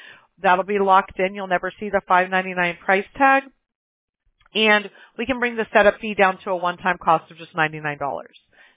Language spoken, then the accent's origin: English; Alabama, United States; I'm originally from Alabama, so I know all about the humidity and things like that from the south